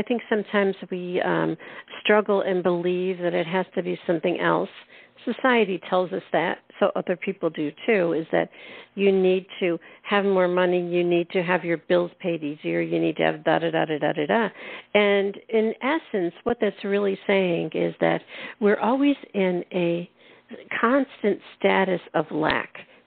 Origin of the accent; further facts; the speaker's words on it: Northeast, United States; you know, I grew up in the Northeast, and Christmas was a season.